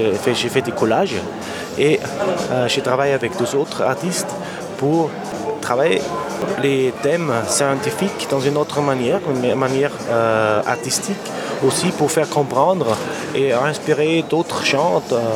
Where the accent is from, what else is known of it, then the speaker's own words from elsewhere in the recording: Austria; Et je viens d'Autriche, j'ai fait mes études là-bas, à l'université.